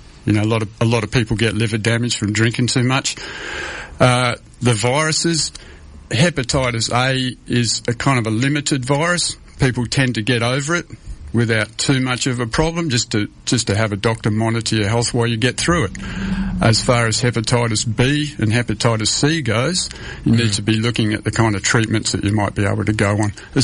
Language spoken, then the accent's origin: English; Western Australia, Australia; Firstly, I'd like to say that I feel privileged and to be born and raised on Noongar Boodja and to be living and working on the country.